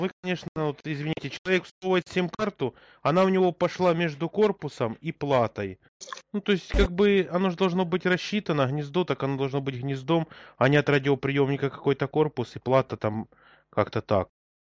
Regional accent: Ukraine; мы, допустим, с Украины

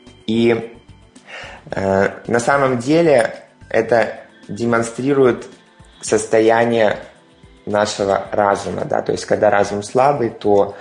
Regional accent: Ukraine; у меня на родине, да, Украина

